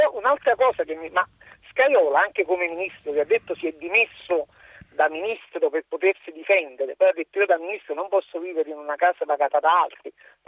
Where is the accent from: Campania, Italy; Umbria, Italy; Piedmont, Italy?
Campania, Italy; Naples; io sono di Napoli, in Campania